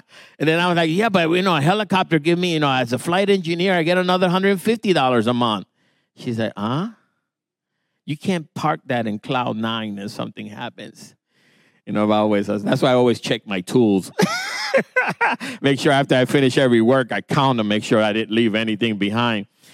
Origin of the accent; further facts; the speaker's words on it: Puerto Rico; of course, I'm from Puerto Rico